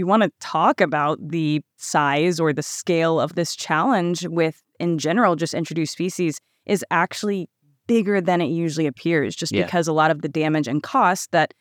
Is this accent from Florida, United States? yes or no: yes; Florida, United States; I grew up in Florida where we have several introduced python species